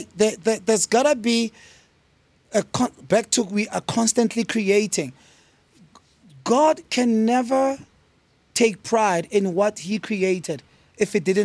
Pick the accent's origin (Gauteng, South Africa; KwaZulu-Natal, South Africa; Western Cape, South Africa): Gauteng, South Africa; Sharpeville; But because of who I inherently am, I got to understand that I'm from Sharpeville. I'm black. I am male.